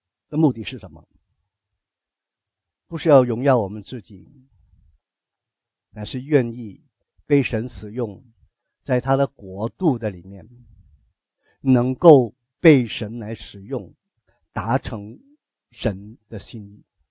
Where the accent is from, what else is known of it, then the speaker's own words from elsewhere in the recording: China; 所以因为爱我们中国人，所以把这个福音带到中国